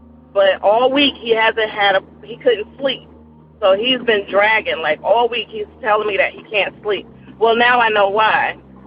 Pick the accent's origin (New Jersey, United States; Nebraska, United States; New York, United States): New Jersey, United States; I was born and raised in New Jersey. I will beat your ass.